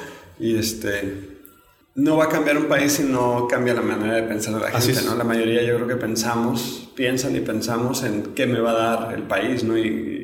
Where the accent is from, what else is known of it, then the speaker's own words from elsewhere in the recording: Mexico; lo mal y lo avergonzado que me siento como mexicano